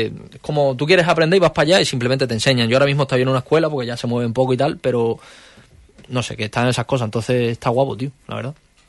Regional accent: Huelva, Andalusia, Spain; todos somos de Huelva

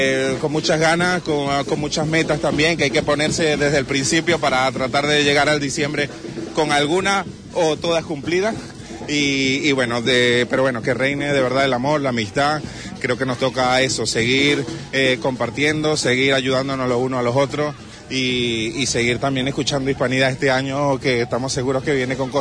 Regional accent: Venezuela; somos de Venezuela, como saben. Y bueno, tenemos ya unos 2 años viviendo en cerca de la Hispanidad.

